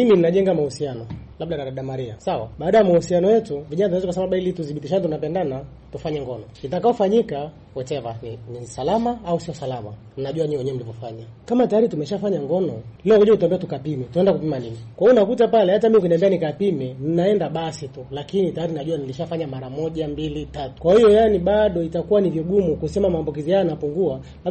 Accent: Kilimanjaro, Tanzania; nimetoka mkoa wa Kilimanjaro

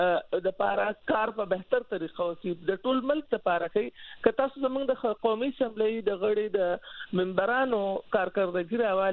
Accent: Swat, Khyber Pakhtunkhwa, Pakistan; زه د سوات نه یم

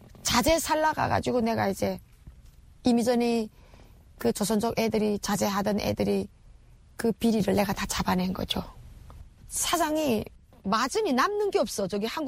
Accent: North Korea

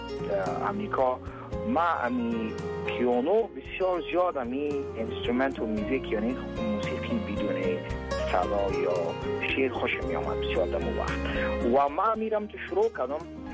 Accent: Afghanistan; چرا که اصلا خونم افغان است و خودم افغان هستم

